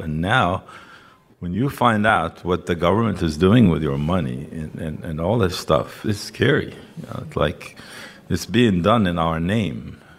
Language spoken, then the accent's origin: English; United States; I mean, we're all American here, but every one of us came from someplace